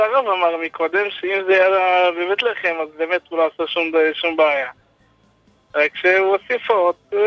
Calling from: Jerusalem, Jerusalem District, Israel; מירושלים.

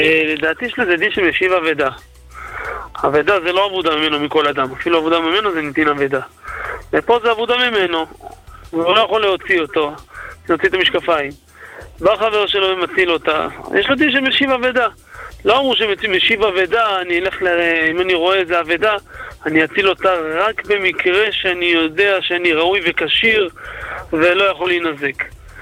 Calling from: Netanya, Central District, Israel

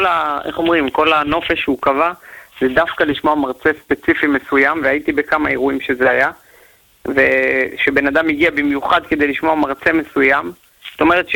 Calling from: Bnei Brak, Tel Aviv District, Israel; בבני ברק.

